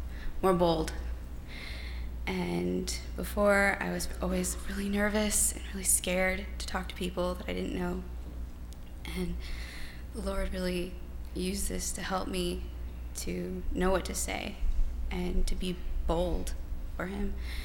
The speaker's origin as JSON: {"language": "English", "town": "Homestead", "region": "Florida", "country": "United States", "said": "I'm from Homestead, Florida, and this is my first Soul Winning Marathon."}